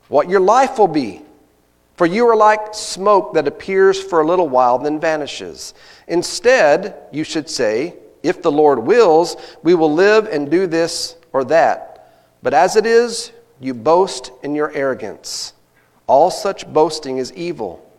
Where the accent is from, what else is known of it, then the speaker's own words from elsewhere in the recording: Texas, United States; I grew up in Texas, you all know that. I grew up rooting for the Cowboys. I can't help it. It's where I was raised.